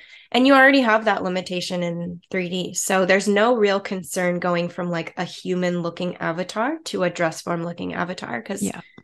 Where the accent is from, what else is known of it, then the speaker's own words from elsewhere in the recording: Richmond, Virginia, United States; I went to school for fashion design in my hometown, which is Richmond, Virginia. So middle of the East Coast of the US.